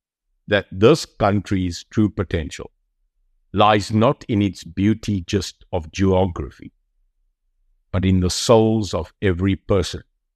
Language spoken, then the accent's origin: English; South Africa; I am a grandfather, I am a dad, I am a South African.